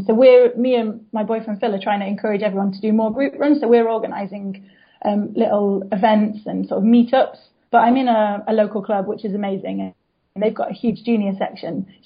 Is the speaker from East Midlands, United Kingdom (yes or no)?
yes; East Midlands, United Kingdom; Just near, like between Mansfield and Nottingham.